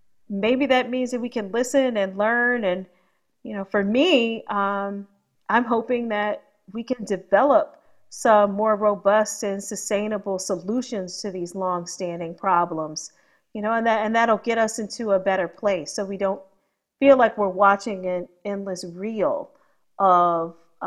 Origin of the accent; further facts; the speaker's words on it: Gary, Indiana, United States; now in Washington, United States; So I grew up in Gary, Indiana, which is also my father's hometown. My mother grew up in Washington, D.C. So we have lineage from Washington, D.C. as well, which is where I'm currently based.